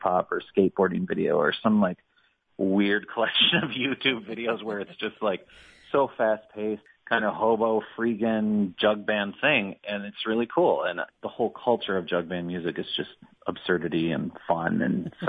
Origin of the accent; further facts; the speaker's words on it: Twin Cities, Minnesota, United States; I grew up in the Twin Cities, so I was aware of the battle and heard about it, but I just never attended or anything.